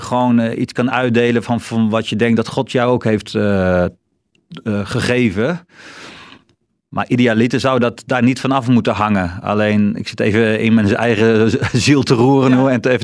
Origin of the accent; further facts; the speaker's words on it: North Brabant, Netherlands; Nee, ik kom uit Brabant helemaal.